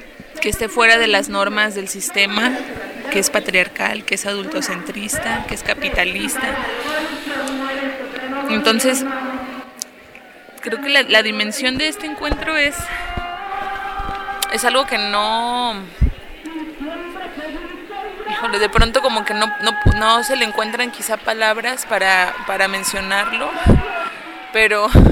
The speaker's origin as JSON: {"language": "Spanish", "region": "San Luis Potosí", "country": "Mexico", "said": "tengo 25 años, soy de San Luis Potosí"}